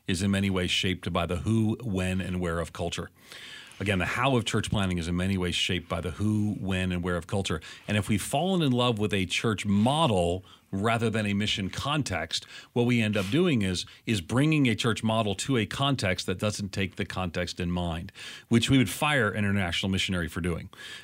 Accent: New York, United States; I just left this church I planted in Tennessee. Man, I'm a New Yorker. I mean, I grew up as a non-Christian, an Irish Catholic home.

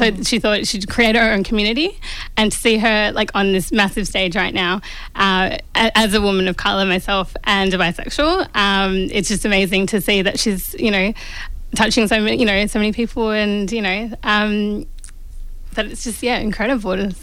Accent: Fiji; So, you know, as Fijian Indian, you know, seeing someone, you know, just representation and the importance

